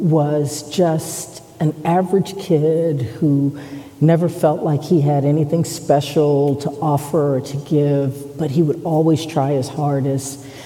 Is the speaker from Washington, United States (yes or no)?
yes; Washington, United States; And you would go downtown. I'm from Washington. And you would go downtown and it would just suddenly be all lit up with Christmas lights, Christmas trees.